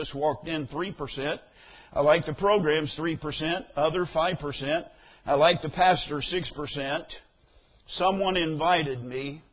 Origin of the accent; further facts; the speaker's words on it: Kansas, United States; I grew up in Kansas. They write ha-ha on a piece of paper rather than laughing.